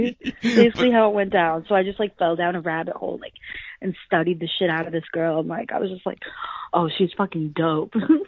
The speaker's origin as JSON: {"language": "English", "region": "New Jersey", "country": "United States", "tie": "born or raised there", "also_born_or_lived": "New York", "said": "I was born in New York, grew up in Jersey. So I don't really know. It's like a big battle, you know, New Jersey, New York. So I moved back to New York now after high school."}